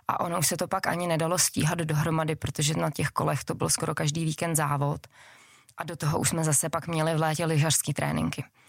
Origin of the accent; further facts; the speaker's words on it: Podkrkonoší, Czechia; Takže já jsem z Podkrkonoší a tam ještě v té době bývalo docela hodně sněhu i u nás na zahradě